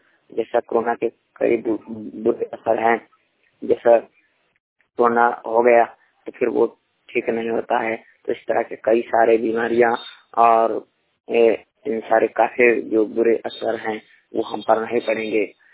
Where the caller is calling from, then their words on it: Banda, Uttar Pradesh, India; मोहिपोटर खेसिंह जिला बांदा उत्तर प्रदेश से।